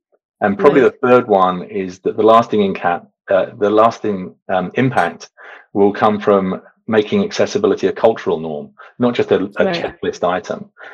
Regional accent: United Kingdom; You probably hear from my accent, I'm from the UK.

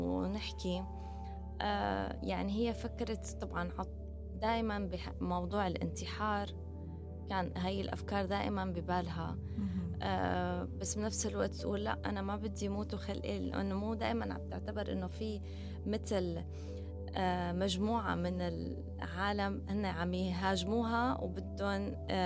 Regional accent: Kuwait; أنا نحن ولدنا بالكويت أنا وأخواتي، ففي فترة ضليتنا نحن أنا وعندي أنا وأخي الأكبر مني بفترة بالكويت

